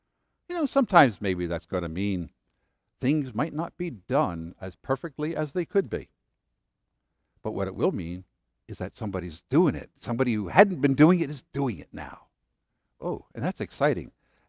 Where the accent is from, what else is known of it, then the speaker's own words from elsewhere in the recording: United States; also born or lived in England; I'm an American. I love being an American. I'm glad I'm American